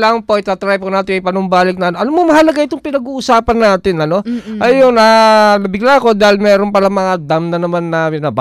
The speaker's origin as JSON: {"language": "Tagalog", "region": "Ilocos Region", "country": "Philippines", "said": "Ayan, ma'am, ako'y Ilocano, no?"}